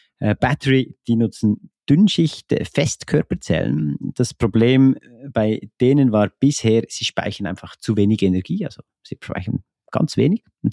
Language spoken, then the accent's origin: German; Gümligen, Bern, Switzerland; aktuell noch in Gümligen bei Bern. Das finde ich natürlich super. In eine Produktionsfirma am Ort, wo ich aufgewachsen bin.